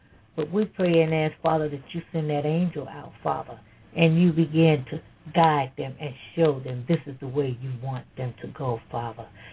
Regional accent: Chicago, Illinois, United States; also born or lived in Texas; I was born in Texas. At the age of 6, my mother and my father took me from Texas. And the rest of my years, I grew up in the city of Chicago, Illinois.

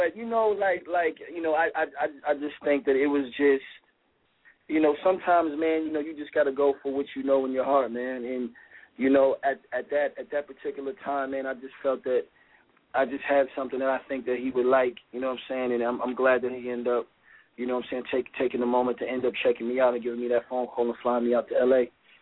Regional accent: Arizona, United States; also born or lived in Philadelphia; I was born in, you know, in Philly, you know what I'm saying? But I was raised out there in Arizona, you know what I mean?

